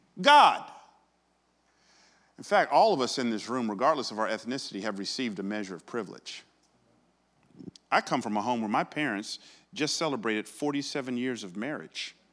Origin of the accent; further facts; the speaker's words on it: Atlanta, Georgia, United States; I grew up in Atlanta, but my mom's from Philly, so we would always go to Philadelphia to visit her side of the family in the summers.